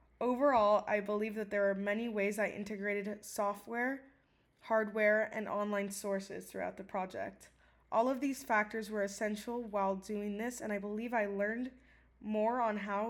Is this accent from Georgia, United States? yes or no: no; Miami, Florida, United States; I was born here in Miami and moved for 3 years to Los Angeles, California. When I came back, I felt I found myself falling in love with the city